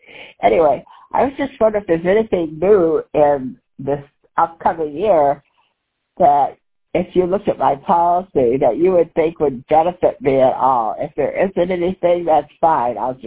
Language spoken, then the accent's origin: English; Bad Axe, Michigan, United States; I'm from Bad Axe, Michigan. I used to live in Traverse City